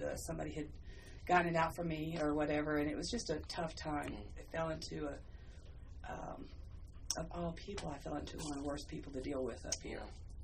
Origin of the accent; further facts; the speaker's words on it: Hickory, North Carolina, United States; Because I was raised in Hickory.